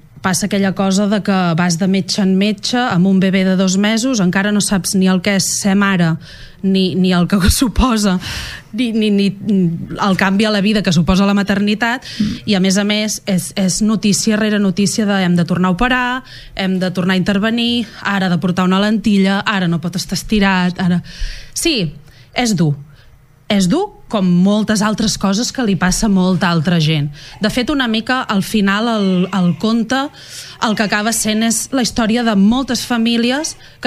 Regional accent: Cruïlles, Catalonia, Spain; moved away as an adult; now in Barcelona, Spain; Jo sóc de Cruïlles i ara no hi visc. Ara visc a Barcelona, però sí que és veritat que vaig néixer allà i vaig viure allà fins als 18 anys.

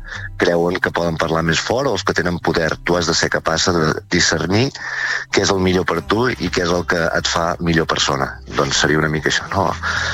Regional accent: Palafrugell, Catalonia, Spain; nosaltres som empordanesos i som de Palafrugell també

